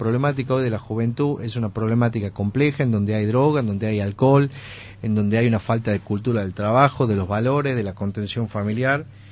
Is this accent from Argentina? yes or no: yes; Tucumán, Argentina; me indigna me molesta como tucumano